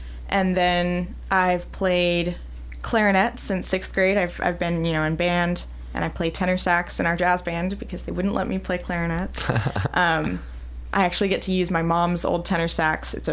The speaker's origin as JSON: {"language": "English", "town": "Dallas-Fort Worth", "region": "Texas", "country": "United States", "lives_now": "Columbia, United States", "said": "I'm technically from the DFW area in Texas."}